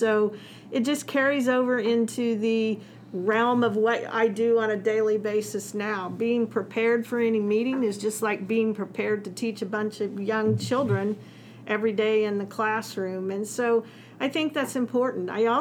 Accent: Wichita, Kansas, United States; I think I grew up in the Wichita area and had some great experiences.

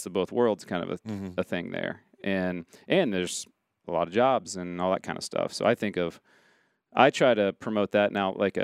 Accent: Cincinnati, Ohio, United States; well, I'm from Cincinnati, whatever.

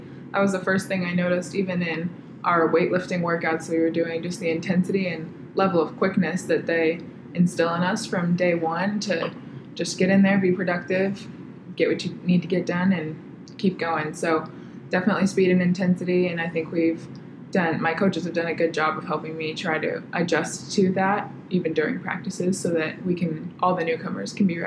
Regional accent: Wichita, Kansas, United States; I got to start workouts in June since I'm from Wichita

